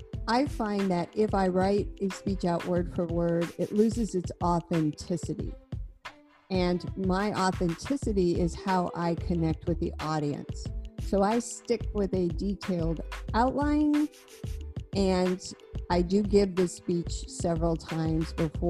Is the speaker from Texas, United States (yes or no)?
no; Los Angeles, California, United States; I grew up in Los Angeles, California. My family still lives there.